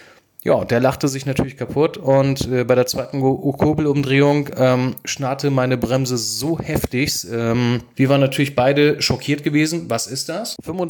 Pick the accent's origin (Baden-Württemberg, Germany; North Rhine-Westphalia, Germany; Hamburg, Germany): Hamburg, Germany; ich komme aus Hamburg und bin leidenschaftlicher Angler.